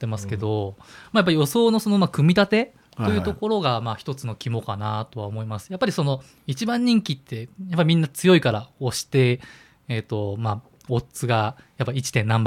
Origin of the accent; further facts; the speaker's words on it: Yugawara, Kanagawa, Japan; now in Fuchu, Japan; 出身は神奈川県湯河原町なんですけど、東京に出てきて、府中住んで、ちょうど10年ぐらい。